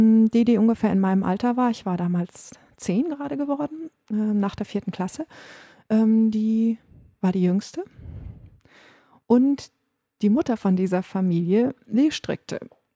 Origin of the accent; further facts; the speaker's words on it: North Rhine-Westphalia, Germany; Ich komme aus Ostwestfalen